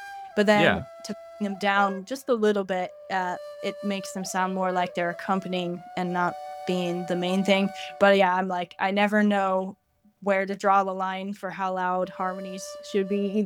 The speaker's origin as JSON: {"language": "English", "region": "California", "country": "United States", "lives_now": "Dublin, Ireland", "said": "I'm from California originally, and I'm based in Dublin, Ireland, and that's where I am at the moment."}